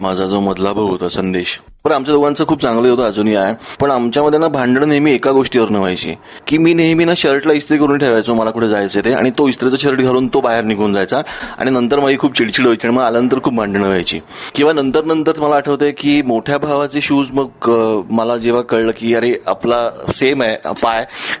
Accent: Pune, Maharashtra, India; born there; जन्माचं लोकेशन जिथे आता बसून आपण इंटरव्ह्यू करतोय तेच पुणे. त्यामुळे मी, माझा जन्म पुण्यात झाला.

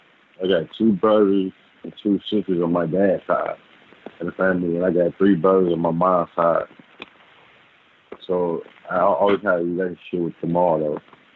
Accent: Milwaukee, Wisconsin, United States; my high school years, I grew up in Milwaukee Southside.

